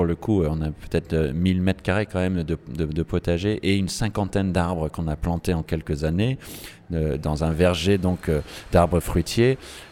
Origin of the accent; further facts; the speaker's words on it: New York, United States; also born or lived in San Francisco / Paris; now in France; je viens de New York et San Francisco, puis j'ai vécu 10 ans à Paris